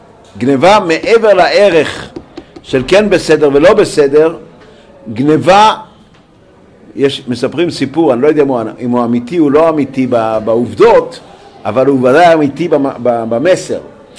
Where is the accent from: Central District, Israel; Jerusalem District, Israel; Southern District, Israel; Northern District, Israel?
Northern District, Israel; Acre; כשאני הייתי ילד, גדלתי באקו בתור ילד.